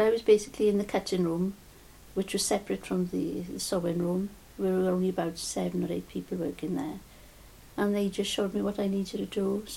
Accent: Cwmfelin, Wales, United Kingdom; born there; I was born in Cwmfelin.

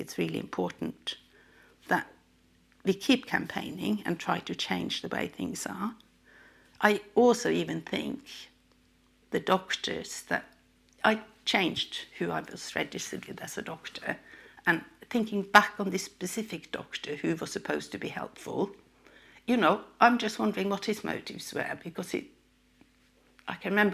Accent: Norway; moved away as an adult; now in Cardiff, United Kingdom; Okay, so I'm from Norway. I came to Cardiff to go to university back in 1966 and have lived here ever since.

